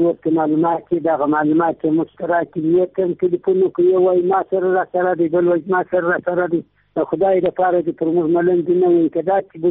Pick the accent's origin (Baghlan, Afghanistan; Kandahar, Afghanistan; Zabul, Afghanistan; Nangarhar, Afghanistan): Kandahar, Afghanistan; Zhari; زه د کندهار د ولایت یم د جړی ولسوالۍ